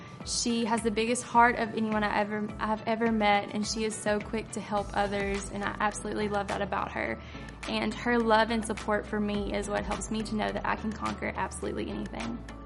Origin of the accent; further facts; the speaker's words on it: Dixon, Tennessee, United States; I'm from Dixon, Tennessee, and this is my fourth year